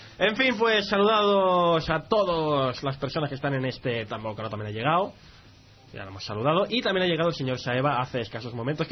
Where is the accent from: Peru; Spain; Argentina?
Spain; Lucena, Andalusia; soy de Lucena, un pueblo de Córdoba